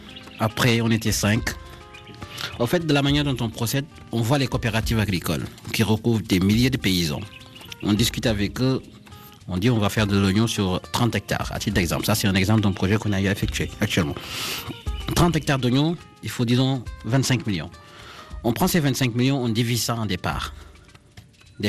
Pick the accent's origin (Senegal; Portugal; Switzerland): Senegal; also born or lived in Thiès; J'ai grandi au Sénégal, j'ai fait mes études à Thiès. Mes vacances, je les passais souvent aussi en zone rurale, au Fouta, où j'ai pas mal de parents qui évoluent dans le domaine de l'agriculture